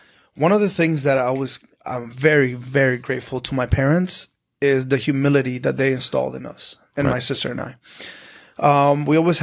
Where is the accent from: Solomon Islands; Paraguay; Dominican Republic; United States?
Paraguay; Lambaré, Central; I was born in Lambaré. That's like a suburb of Asunción in Paraguay.